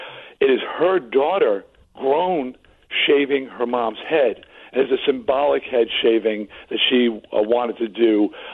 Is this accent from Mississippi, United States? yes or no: no; Long Island, New York, United States; We're both from Long Island.